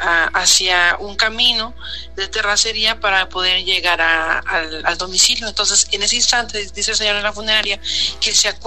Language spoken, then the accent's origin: Spanish; San Luis Potosí, Mexico; nosotros somos de San Luis Potosí. Entonces, mi mamá vivía en una comunidad que se llama Maravillas, y a 10 kilómetros de esa comunidad, nosotros vivimos, y donde nosotros vivimos se llama Estanzuela